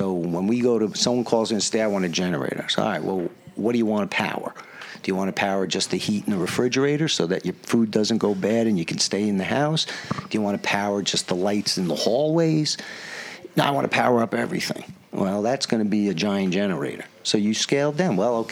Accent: Bedford, New York, United States; I'm from Bedford, and for those of us north of 287, it's a jungle.

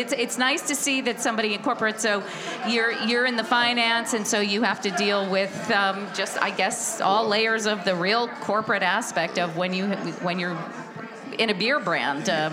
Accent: Midwest, United States; I'm from the Midwest.

